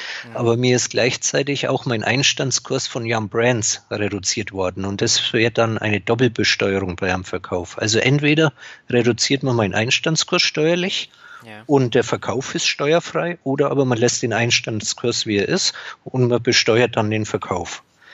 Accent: Bavaria, Germany; born there; ich bin gebürtiger Oberfranke.

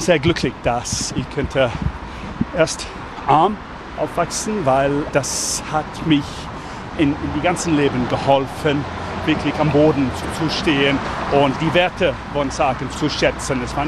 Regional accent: London, England, United Kingdom; German is a second language; also born or lived in Leeds; now in Germany; ich bin in London geboren, aber ich bin aufgewachsen zwischen London und Leeds in Nordengland.

